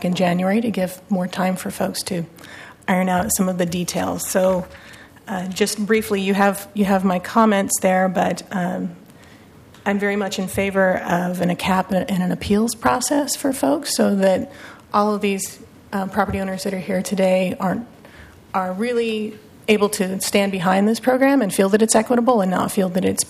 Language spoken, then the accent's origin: English; Portland, Oregon, United States; I'm from Cully.